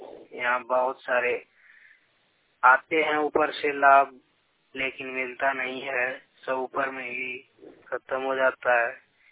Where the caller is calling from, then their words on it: Lakshmipur, Bihar, India; ग्राम रंगा प्रसार, पोस्ट लक्ष्मीपुर, थाना कटोरिया, जिला बांका, बिहार से बोल रहा हूँ।